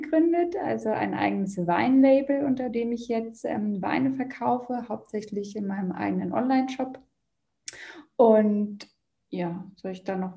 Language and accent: German; Celle, Lower Saxony, Germany; ich komme tatsächlich ursprünglich aus der Nähe von Hannover, aus Celle, einem ganz kleinen oder ein süßes kleines Städtchen in der Nähe von Hannover, was also gar keine Weinbauregion ist. Und ich komme auch aus keiner Weinfamilie, aber bin eben auf dem Dorf aufgewachsen